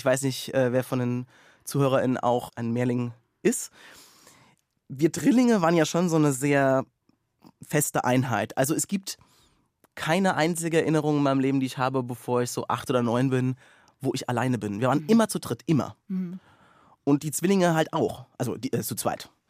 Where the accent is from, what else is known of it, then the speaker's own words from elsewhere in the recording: Rhineland-Palatinate, Germany; ich bin in einem sehr kleinen Dorf aufgewachsen mit 150 Einwohnern. Also das ist wirklich... Also denkbar kuhkaffig.